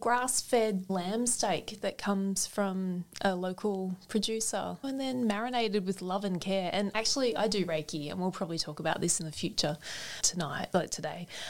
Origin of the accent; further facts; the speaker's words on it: New South Wales, Australia; And then Tokemoor, where I grew up on the Murray River, was an hour north of Shepparton.